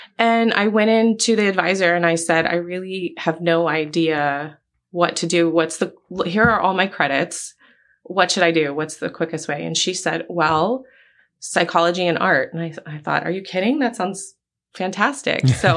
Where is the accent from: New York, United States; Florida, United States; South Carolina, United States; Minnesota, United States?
Florida, United States; Sarasota; I grew up in Sarasota.